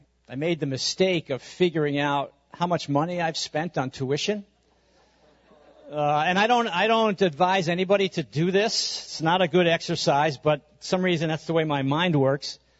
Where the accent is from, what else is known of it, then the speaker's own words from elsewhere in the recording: Long Island, New York, United States; I'm from Long Island. Well, are we going to move back to Long Island?